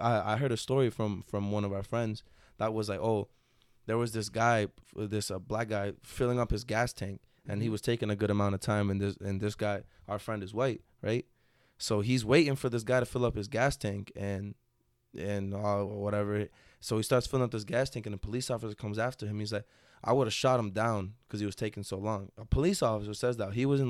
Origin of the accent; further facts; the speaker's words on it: Massachusetts, United States; So we live in a place already, because we're from Massachusetts.